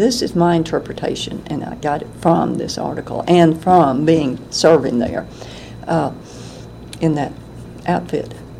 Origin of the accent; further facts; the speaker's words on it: Kentucky, United States; Well, there wasn't a load because, see, I was coming from Kentucky. I think... And I'm not sure about this. I think I was about the second person in Kentucky to go.